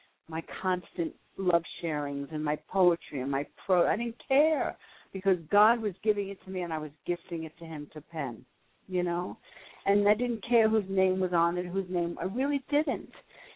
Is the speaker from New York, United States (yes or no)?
yes; New York, United States; I want to be in New York in my hometown, doing what I am, being what I am.